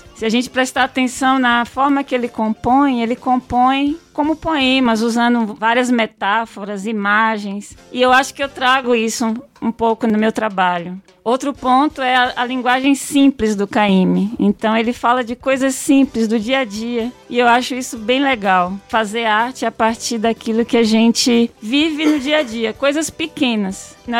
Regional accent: Ilhéus, Bahia, Brazil; born there; E isso porque eu sou baiana, né? Nasci em Ilhéus

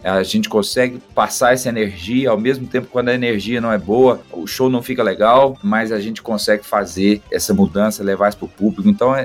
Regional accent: Lavras, Minas Gerais, Brazil; Olha, eu sou do interior, sou de Lavras, né? Sul de Minas ali

